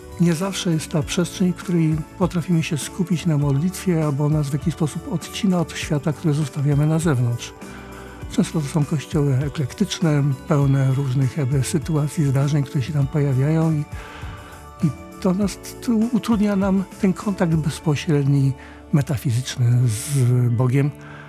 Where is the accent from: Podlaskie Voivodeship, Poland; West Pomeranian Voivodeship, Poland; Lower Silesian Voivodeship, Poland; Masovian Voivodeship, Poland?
Lower Silesian Voivodeship, Poland; Dzierżoniów; now in Gdańsk, Poland; Razem z żoną kończyliśmy szkołę średnią w Strzelinie. Ja pochodzę z Dolnego Śląska, z Dzierżoniowa, żona z Ilcza. W Strzelinie kończyliśmy szkołę, ona liceum medyczne, ja technikum samochodowe.